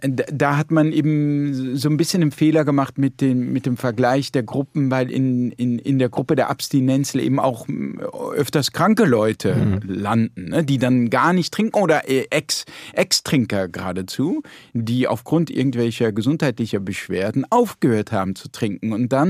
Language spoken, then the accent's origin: German; Landau, Rhineland-Palatinate, Germany; born there; ich bin auch immer gerne zurückgekommen in die Pfalz und ich bin in Landau geboren